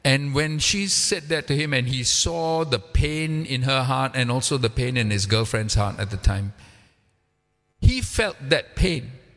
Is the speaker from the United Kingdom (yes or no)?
no; Singapore; I'm a Singaporean, so I can make fun of Singaporeans